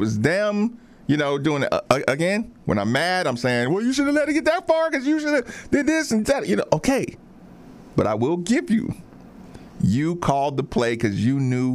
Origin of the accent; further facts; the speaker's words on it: Asheville, North Carolina, United States; He gets to go back to Asheville. Because we're from Asheville, North Carolina.